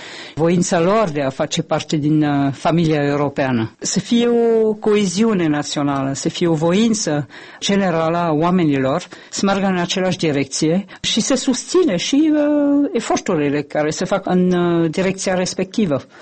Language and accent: Romanian; France; Romanian is a second language; now in Moldova; eu sunt franțuzoaică.